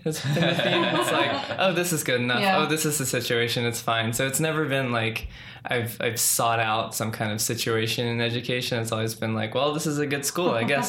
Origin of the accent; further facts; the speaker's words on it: Maryland, United States; also born or lived in Washington, D.C.; In Washington, D.C. Or born in Washington, D.C. Grew up in Maryland.